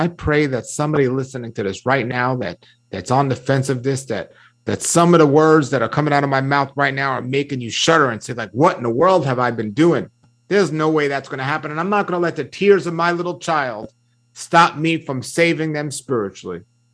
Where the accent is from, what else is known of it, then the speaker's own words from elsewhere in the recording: New York City, New York, United States; Look, folks, I'm from New York City.